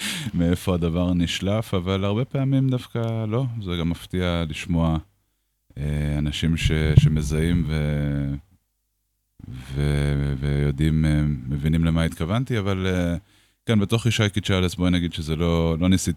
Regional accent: Jerusalem, Jerusalem District, Israel; אני ירושלמי. כאילו, אי אפשר להוציא את הירושלמיות ממני, למרות שאני כבר לא גר בירושלים.

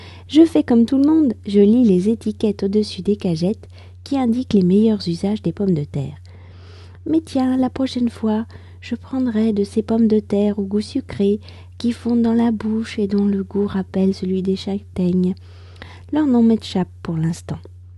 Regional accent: France; je suis française, j'habite près de Paris

